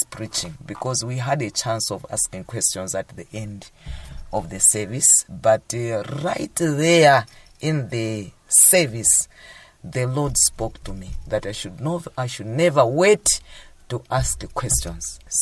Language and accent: English; Zomba, Southern Region, Malawi; from Zimba District, a teacher by profession, teaching at Boma CDSS.